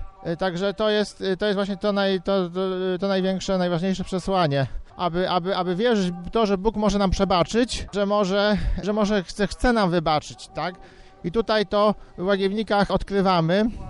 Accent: Poznań, Greater Poland Voivodeship, Poland; mieszkam w Poznaniu, w parafii pochodzę z Jeżyc, mieszkam na Jeżycach, parafii Najświętszego Serca Pana Jezusa i świętego Floriana przy rynku Jerzyckim w Poznaniu.

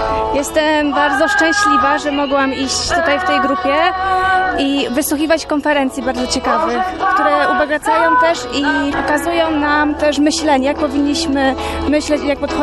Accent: Poznań, Greater Poland Voivodeship, Poland; Z Poznania. Przyjechałam do Częstochowy i z Częstochowy idę.

